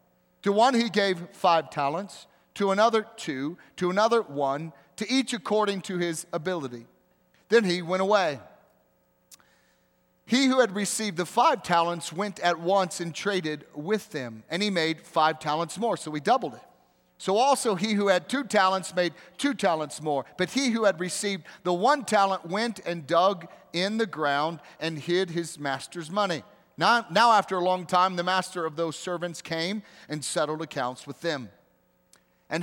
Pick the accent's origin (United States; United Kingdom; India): United States; the South; Maybe some of you, because you know I grew up in the South, you're thinking, are we going to start handling snakes here in the service or something?